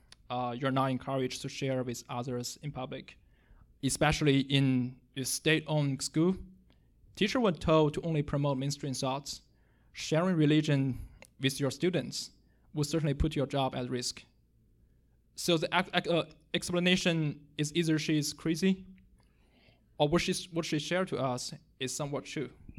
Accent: China; moved away as an adult; now in United States; I was raised in China and have lived there for 20 years. My parents are both non-Christian

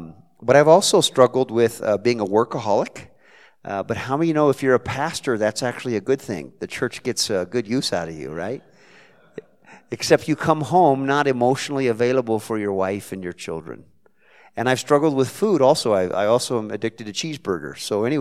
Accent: Modesto, California, United States; also born or lived in Salinas, California / Watsonville, California; I was born in Salinas, California, on the Monterey Bay area. So this is home turf. Raised in Modesto, California, in the San Joaquin Valley. And lived in Watsonville.

